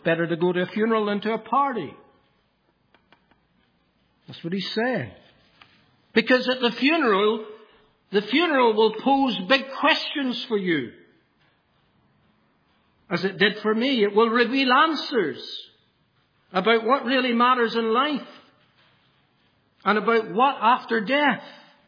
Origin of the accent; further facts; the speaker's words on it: Ireland; Growing up in Ireland, we were surrounded. Every hedge was thick black thorns.